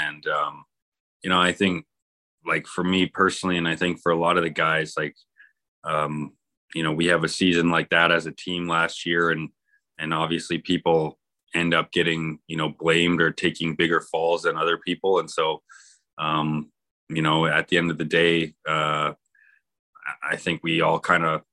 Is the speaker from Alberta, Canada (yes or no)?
yes; Calgary, Alberta, Canada; now in Winnipeg, Canada; I grew up in Calgary, and we would get the Chinooks